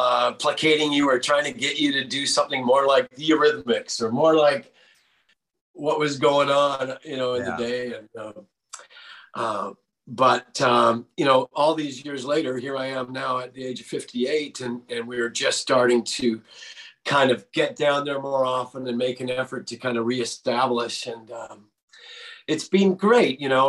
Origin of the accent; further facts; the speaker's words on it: Canada; I'm a Canadian artist and, you know, I'm only recently starting to get back down below the border